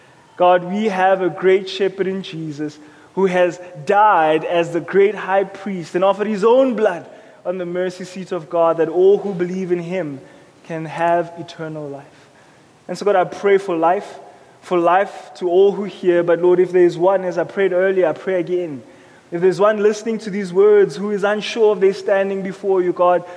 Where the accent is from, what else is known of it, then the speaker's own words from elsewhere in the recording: Johannesburg, Gauteng, South Africa; Growing up in Hillbrow, my mom was very intentional to ensure that three things don't happen to us.